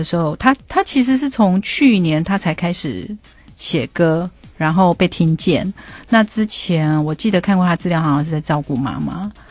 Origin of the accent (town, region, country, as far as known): Taiwan